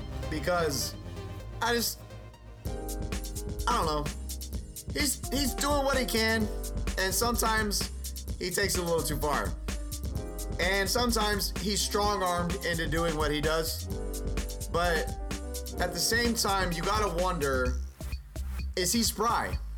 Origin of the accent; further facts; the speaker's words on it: Jennings, Louisiana, United States; born there; I wasn't born in Nollins. I was born in Jennings, Louisiana, you guys. That's a very small town with a whole lot of corruption.